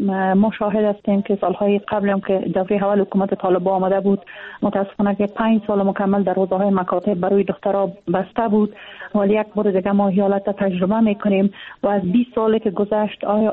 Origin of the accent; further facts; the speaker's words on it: Afghanistan; ما از افغانستان هستیم، افغان هستیم،